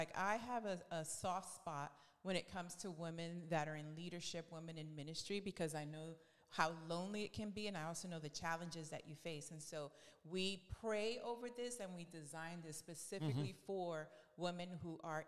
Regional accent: New York, United States; moved away as an adult; So I'm a New Yorican.

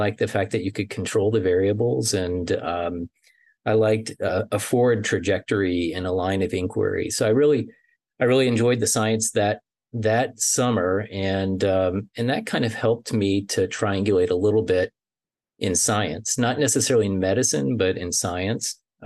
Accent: Virginia, United States; I grew up in Virginia, and I was not even thinking about medicine at the time.

